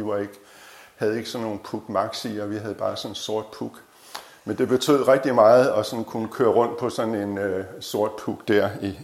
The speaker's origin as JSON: {"language": "Danish", "town": "Birkerød", "region": "Capital Region of Denmark", "country": "Denmark", "tie": "born or raised there", "said": "Jeg er vokset op i Birkerød, nord for København, ude på en pløjemark"}